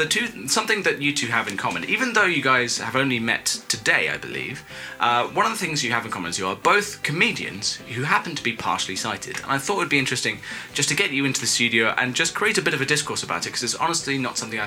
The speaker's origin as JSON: {"language": "English", "region": "London", "country": "United Kingdom", "said": "I am an improviser from London"}